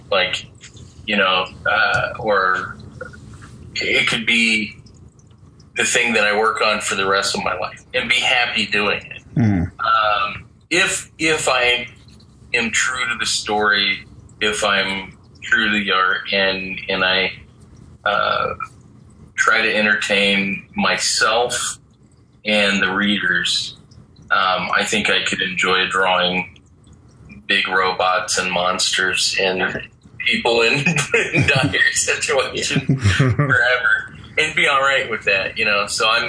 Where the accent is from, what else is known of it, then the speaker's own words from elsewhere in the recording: Virginia Beach, Virginia, United States; So I grew up in Virginia Beach, and they have this place called Mount Trashmore, which is a recreational area / landfill.